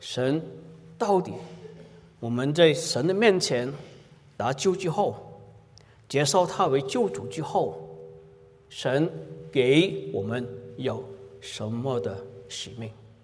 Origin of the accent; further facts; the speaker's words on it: Hong Kong; now in Canada; 我是从小是在香港长大，也是很早就来到加拿大，1970年来到加拿大，所以对中国不熟悉。